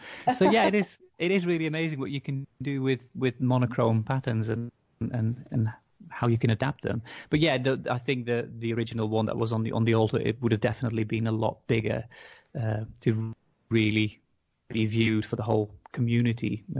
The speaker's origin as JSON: {"language": "English", "country": "Netherlands", "tie": "born or raised there", "second_language": "English", "said": "because I'm from the Netherlands and I grew up a Dutch Reformed"}